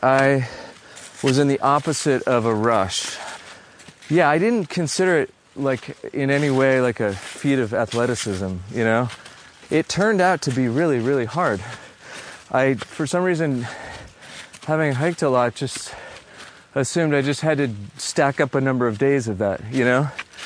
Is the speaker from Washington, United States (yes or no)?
yes; Seattle, Washington, United States; So I grew up primarily in Seattle. Hiking, climbing, doing things in the mountains is kind of like, it's what we did